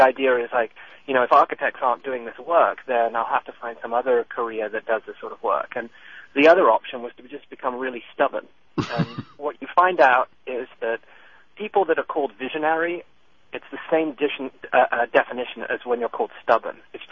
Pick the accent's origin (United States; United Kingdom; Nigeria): United Kingdom; London; I grew up in South London, and it was a pretty tough neighborhood.